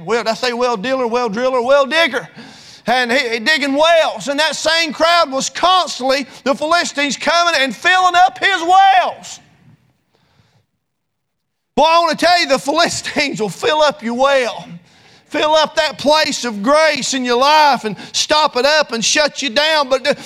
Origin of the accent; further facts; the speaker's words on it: United States; I'm more than free because I'm an American.